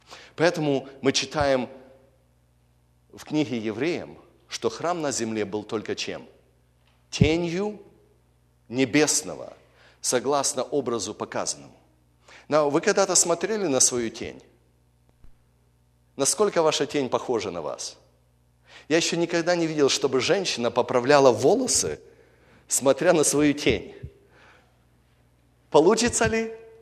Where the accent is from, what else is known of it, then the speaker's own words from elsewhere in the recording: Ukraine; Я вырос на Украине, где у нас много было баптистов, пятидесятников